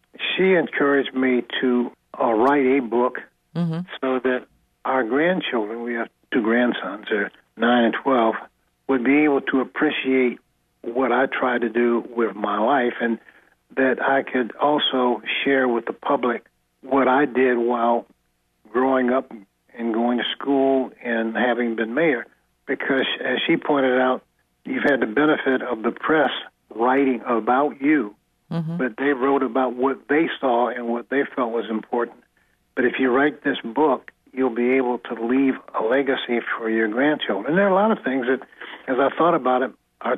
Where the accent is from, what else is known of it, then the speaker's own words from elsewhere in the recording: Cassopolis, Michigan, United States; also born or lived in Detroit; And so we were sent to Detroit, and I was born in Dorothy Rogers Hospital in Detroit. And I lived there for 5 years and then returned to Cassopolis